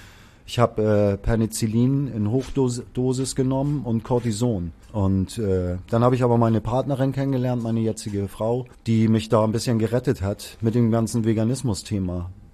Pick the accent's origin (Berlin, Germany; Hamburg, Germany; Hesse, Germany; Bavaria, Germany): Hamburg, Germany; born there; Nein, ich bin gebürtiger Hamburger.